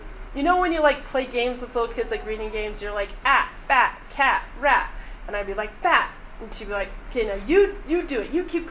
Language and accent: English; Utah, United States; now in Louisville, United States; right now I'm from Louisville, Kentucky, but I was born and raised in Utah.